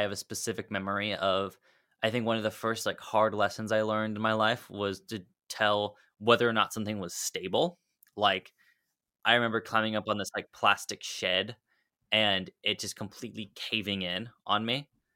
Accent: Dallas, Texas, United States; I'm from Dallas, Texas, so not a lot of mountains here.

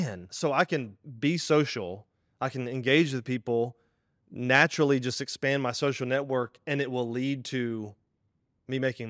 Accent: Memphis, Tennessee, United States; I grew up in Memphis, Tennessee, went to private school.

